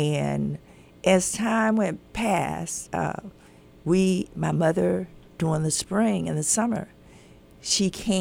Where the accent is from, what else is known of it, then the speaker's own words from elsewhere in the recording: North Carolina, United States; Well, I am from North Carolina. I was born into a big family, had six girls and four boys, and we lived on a farm.